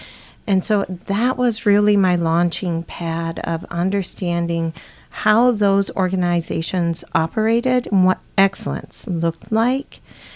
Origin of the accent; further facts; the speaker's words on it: Sioux Falls, South Dakota, United States; So I hail from Sioux Falls, South Dakota